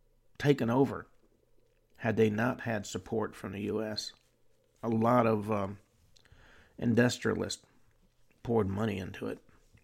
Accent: the South, United States; I was born and bred in the South

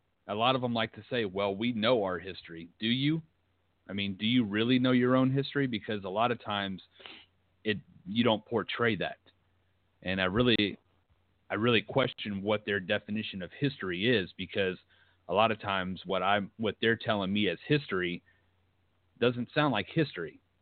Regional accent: Virginia, United States; Now, you know, growing up in Virginia, I can, you know, talk about a few tribes that are for sure that I know are in that area

